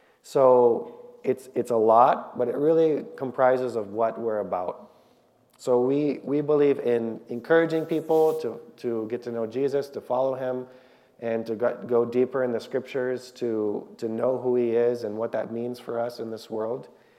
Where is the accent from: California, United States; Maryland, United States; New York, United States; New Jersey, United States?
California, United States; Ventura; now in Southeast Asia; And for those who don't know, I grew up in Ventura. This is my hometown. I grew up at Ventura Missionary School and Church.